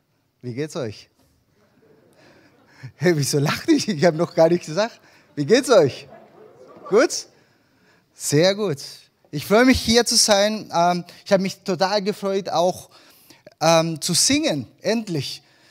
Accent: Chile; Wir sind als Familie seit 2017 in Chile. Ich komme ursprünglich aus Chile. Ich bin in Chile geboren und aufgewachsen

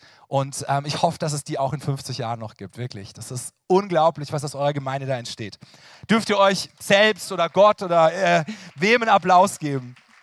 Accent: Karlsruhe, Baden-Württemberg, Germany; ich komme aus Karlsruhe

